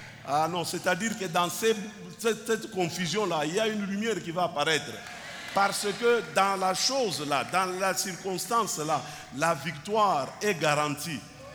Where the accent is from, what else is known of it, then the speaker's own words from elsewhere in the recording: Kinshasa, DR Congo; Chez nous, à Kinshasa, on dit, la vie appartient aux courageux.